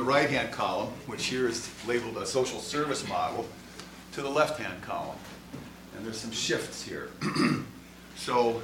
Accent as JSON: {"language": "English", "town": "Chicago", "region": "Illinois", "country": "United States", "said": "I'm from Chicago."}